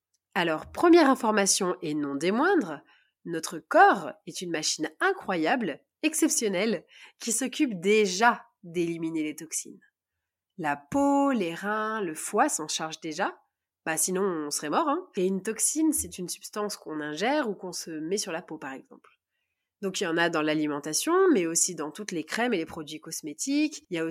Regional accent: Grenoble, Auvergne-Rhône-Alpes, France; Ceux qui savent que je viens de Grenoble

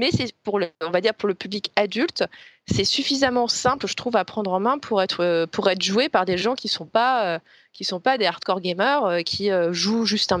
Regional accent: France; tu sens que t'es en France, donc c'est en tant que Français, je trouve ça bien

